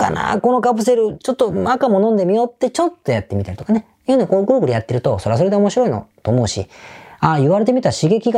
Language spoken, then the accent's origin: Japanese; Osaka, Japan; 地元僕大阪なんですが、